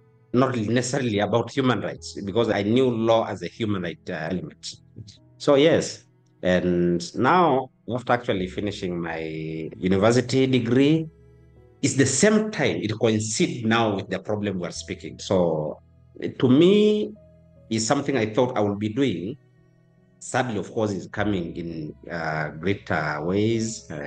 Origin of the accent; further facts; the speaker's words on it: Ngorongoro, Arusha, Tanzania; English is a second language; And I'm actually from Ngorongoro, the same place we'll be discussing throughout.